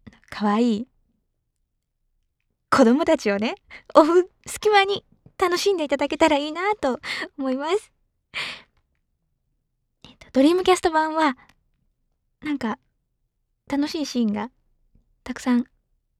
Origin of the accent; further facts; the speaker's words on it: Kagoshima, Japan; 私は九州の鹿児島の出身なんですけど、鹿児島よりもずっと南に下った島なんですが、沖縄までは行かないんですけど